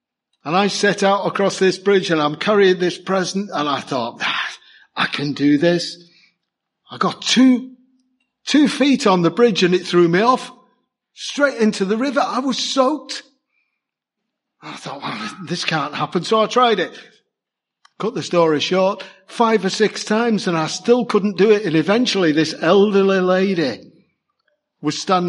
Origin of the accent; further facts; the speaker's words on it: Liverpool, North West England, United Kingdom; I'm a big city boy. I'm from Liverpool.